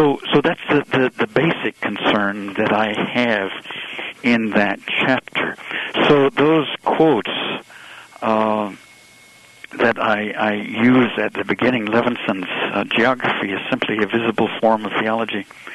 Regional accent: Florida, United States; now in St. Louis, United States; Now, I've lived for 21 years here in St. Louis. I grew up in Florida. I was always an ocean person. I've become a river person here.

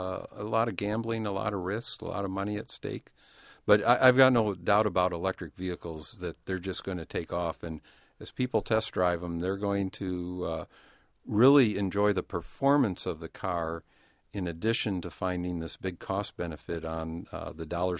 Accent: Detroit, Michigan, United States; this was built in Detroit, and I'm a Detroit native. I was born in Detroit, so that tends to also feed into wanting a car manufactured there.

